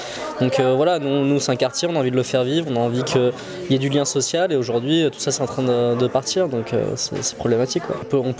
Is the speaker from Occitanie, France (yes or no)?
no; Marseille, Provence-Alpes-Côte d'Azur, France; Moi, je suis de la Plaine.